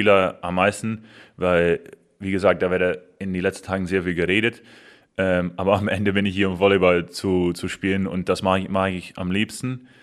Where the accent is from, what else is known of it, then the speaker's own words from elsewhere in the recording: Netherlands; German is a second language; ich komme aus Holland